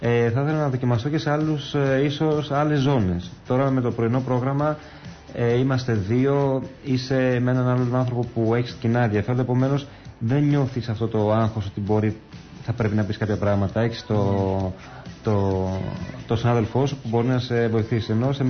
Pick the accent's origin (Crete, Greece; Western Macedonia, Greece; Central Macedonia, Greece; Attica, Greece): Attica, Greece; Athens; also born or lived in Brussels, Belgium; Έχω γεννηθεί στο Βέλγιο, ναι. Στις Βρυξέλλες και μεγάλωσα στην Αθήνα.